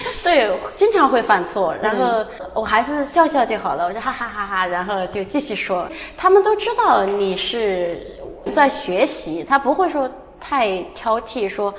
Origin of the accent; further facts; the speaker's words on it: China; 举个例子，就是说我们中国人，比如说第一次见到一个人，我们可能会说哇，你很漂亮。